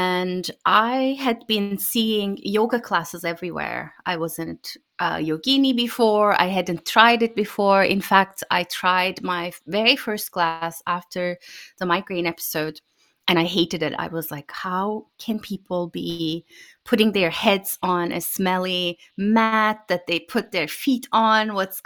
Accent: Turkey; moved away as an adult; now in United States; I grew up in Turkey, as you said, and initially I studied engineering, and then I moved to the US to do my MBA.

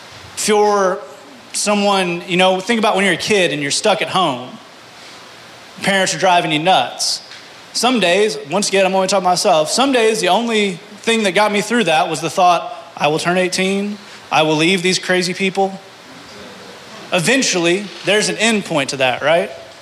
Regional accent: the South, United States; there's an old saying, we're all from the South, that manure, I'm going to pick a nice word for that, rolls in a particular direction.

